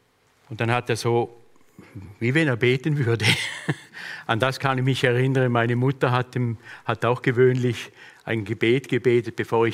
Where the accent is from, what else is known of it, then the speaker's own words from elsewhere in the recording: Eastern Switzerland, Switzerland; born there; Ich wurde in der Ostschweiz, in der Schweiz geboren, auf einem Bauernhof, hatte noch 4 Geschwister.